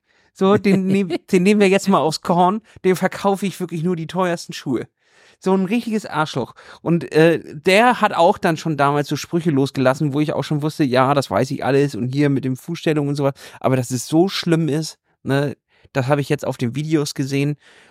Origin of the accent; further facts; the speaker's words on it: Hamburg, Germany; Als Hamburger kennen wir das Problem nicht.